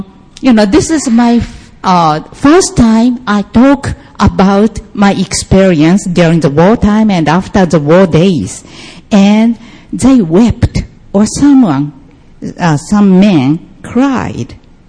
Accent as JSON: {"language": "English", "country": "Japan", "second_language": "English", "said": "Yeah, I'm from Japan, so that my English isn't good enough"}